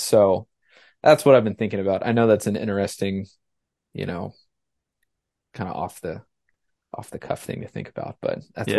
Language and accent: English; Indiana, United States; now in Florida, United States; Well, I grew up in Indiana and I like the cold weather.